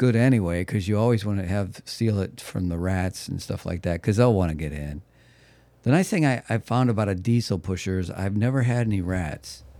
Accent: Midwest, United States; I'm from the Midwest, but I've never winterized an RV.

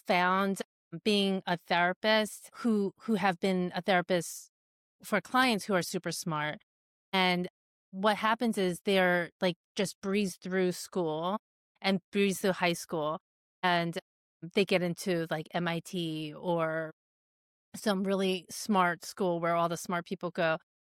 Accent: East Brunswick, New Jersey, United States; And we grew up in East Brunswick.

